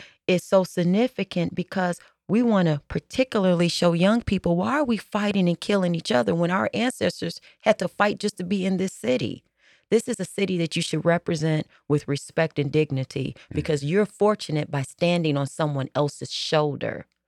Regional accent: Joliet, Illinois, United States; also born or lived in Hyde Park; I was born in Joliet and raised in my younger years.

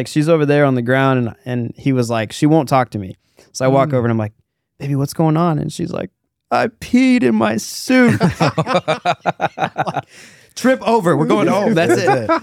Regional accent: Alaska, United States; I grew up in Alaska.

